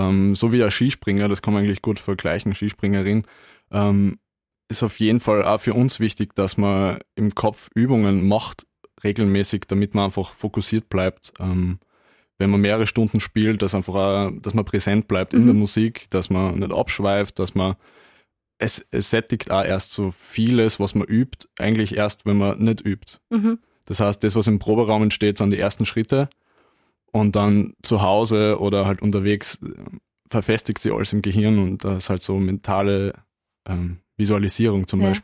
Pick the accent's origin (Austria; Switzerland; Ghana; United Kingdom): Austria; wie es halt bei uns in Österreich so ist, halt mit der Blasmusik